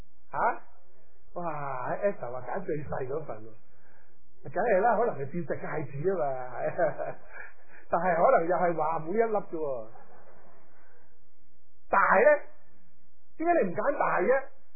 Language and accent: Cantonese; China; 我哋中国人有好有身